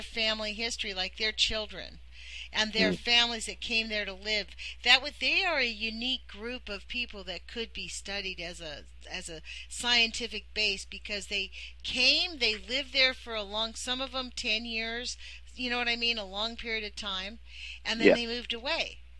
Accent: Oregon, United States; because I'm from Oregon, I wanted to familiarize myself.

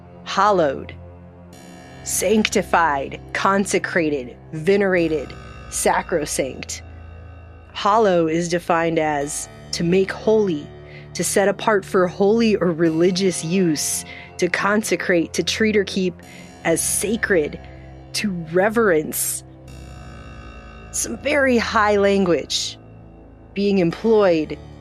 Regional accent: United States; so that you can understand, as an American, the level that we are

